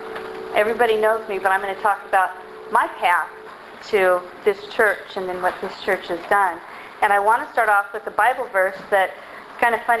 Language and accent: English; Montana, United States; also born or lived in San Diego; I was born here in San Diego, and on June 12, 1972, when I was 5 years old, my brother, it was his second birthday, he and my mom and I got on a plane, and we flew off to this place that was supposed to be very cold called Montana.